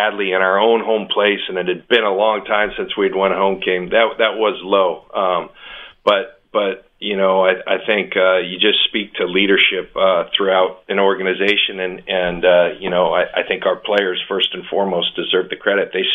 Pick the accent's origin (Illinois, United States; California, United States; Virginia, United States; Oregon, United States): California, United States; San Diego; we'd go to San Diego, my hometown, and the Bronco fans would be all over.